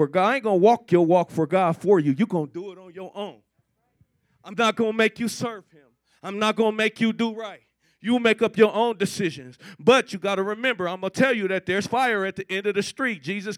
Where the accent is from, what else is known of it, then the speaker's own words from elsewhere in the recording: Colorado, United States; now in Texas, United States; been here like 10 years, so this is where I live. This is home. I'm claiming it, and I'm owning it. I'm from Colorado, but Texas is my home, right?